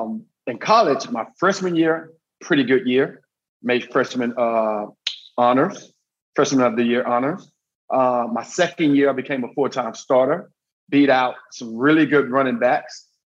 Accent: Lufkin, Texas, United States; So I first grew up in Lufkin, Texas, which is about 90 miles east of Houston.

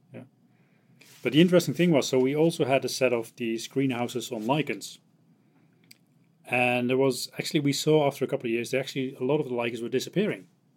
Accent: Netherlands; I'm from the Netherlands. I work in Amsterdam.

